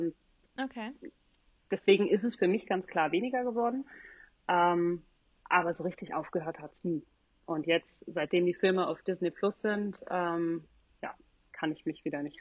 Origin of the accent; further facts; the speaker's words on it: North Rhine-Westphalia, Germany; Ich komme aus der Nähe von Köln, also ich war weg von zu Hause.